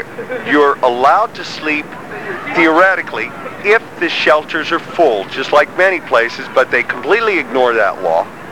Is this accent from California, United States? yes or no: yes; Berkeley, California, United States; I'm from Berkeley.